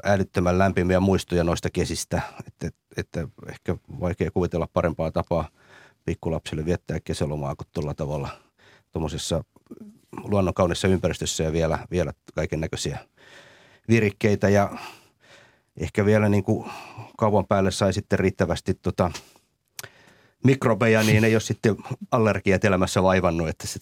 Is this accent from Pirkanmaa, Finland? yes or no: yes; Tampere, Pirkanmaa, Finland; koulut on käyty ja nuoruus ja lapsuus eletty Tampereella, että sieltä se oikeastaan se semmoinen identiteetti koen, että olen hämäläinen ja tamperelainen juuriltani hyvässä ja pahassa. Ja semmoinen tamperelaislähiö, jossa rivitalon pätkässä sitten asuttiin